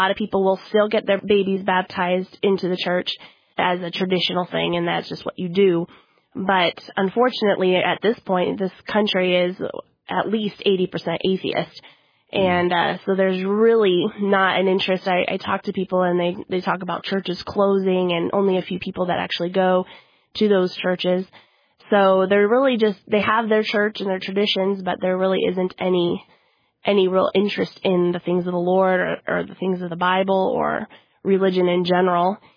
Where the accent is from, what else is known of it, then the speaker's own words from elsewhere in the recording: United States; A lot of people don't necessarily know when I'm talking to them that I'm from America if they don't know who I am.